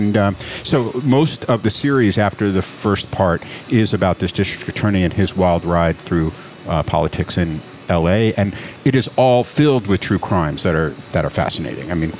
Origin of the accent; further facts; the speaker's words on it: New York, United States; I was born in New York. Okay. In New York City. Actually grew up out on Long Island.